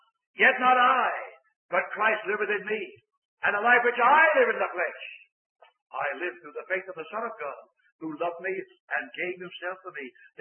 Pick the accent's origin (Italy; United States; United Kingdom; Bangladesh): United Kingdom; England; born there; I was born in England.